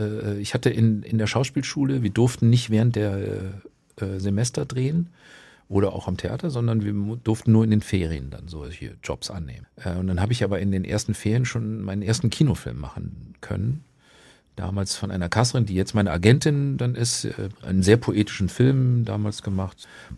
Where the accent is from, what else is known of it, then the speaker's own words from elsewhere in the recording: North Rhine-Westphalia, Germany; Manchmal in dem Dialekt aus dem Ort, wo ich herkomme, da also holländische Grenze, ne, so ein Platt halt.